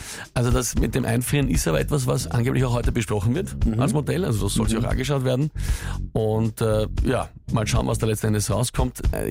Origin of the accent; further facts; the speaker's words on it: Austria; bei uns in Österreich